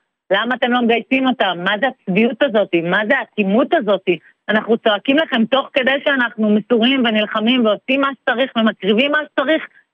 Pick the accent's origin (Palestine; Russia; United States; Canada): Palestine; Psagot, West Bank; now in Yokneam, Israel; אני גרה ביוקנעם, אני במקור מפסגות.